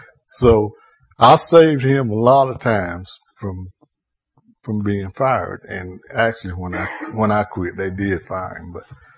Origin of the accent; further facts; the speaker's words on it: Monroe, United States; It's this guy that I grew up with in Monroe, and I went to school with him.